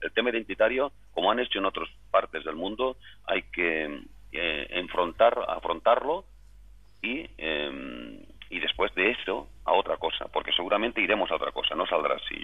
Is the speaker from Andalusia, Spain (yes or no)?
yes; Granada, Andalusia, Spain; born there; Perdone, pero yo de nacimiento soy alpujarreño, de Granada, entonces